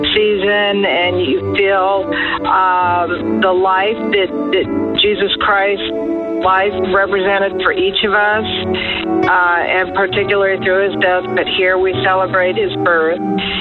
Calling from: Maryland, United States; I'm calling from Maryland.

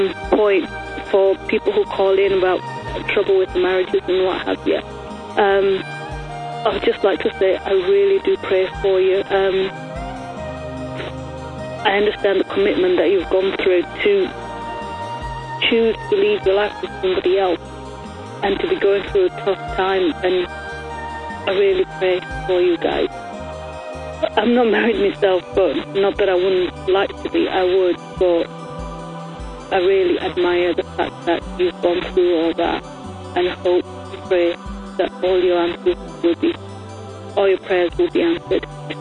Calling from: Leeds, Yorkshire and the Humber, United Kingdom; I'm calling from Leeds in the UK.

